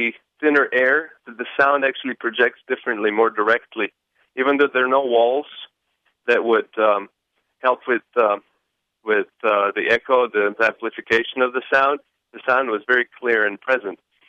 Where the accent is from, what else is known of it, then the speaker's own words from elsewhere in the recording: Slovenia; English is a second language; I grew up in Slovenia.